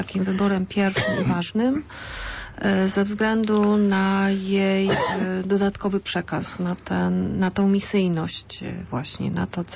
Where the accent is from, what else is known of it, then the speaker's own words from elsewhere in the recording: Poznań, Greater Poland Voivodeship, Poland; Tak, ta pani mieszka w Poznaniu, jesteśmy z Poznania.